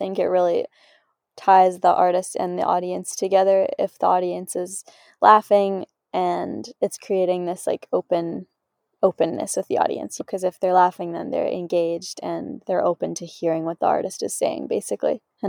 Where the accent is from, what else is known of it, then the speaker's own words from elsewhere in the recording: Cortes Island, British Columbia, Canada; I had this understanding of built-in community from Cortez. And it's this interesting thing growing up on Cortez